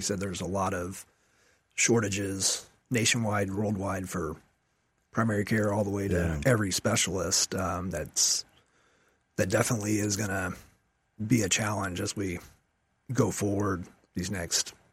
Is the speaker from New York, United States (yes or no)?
no; Mustang, Oklahoma, United States; So I grew up in Mustang, graduated high school there, went to OU for undergraduate in biochemistry.